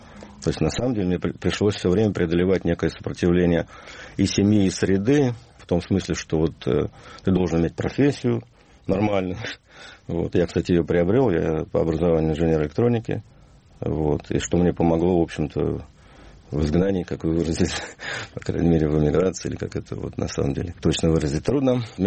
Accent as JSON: {"language": "Russian", "region": "Moscow", "country": "Russia", "said": "Я москвич, да."}